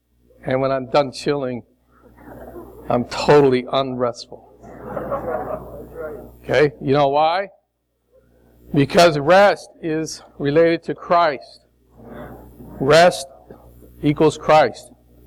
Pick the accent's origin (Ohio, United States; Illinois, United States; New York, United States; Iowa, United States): Illinois, United States; Chicago; I'm from Chicago.